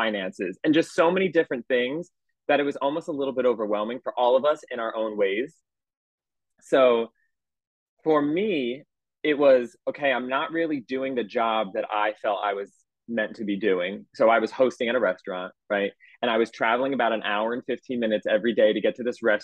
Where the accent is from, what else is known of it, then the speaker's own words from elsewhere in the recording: New Jersey, United States; I grew up in South Jersey, right near where you grew up.